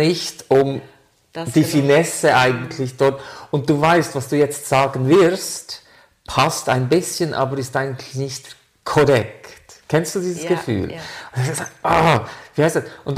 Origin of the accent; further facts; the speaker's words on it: Switzerland; German is a second language; und Deutschland ist Deutsch, ja, ist eine Fremdsprache für den Schweizer. Ja. Meine Lieben, deshalb mein Akzent.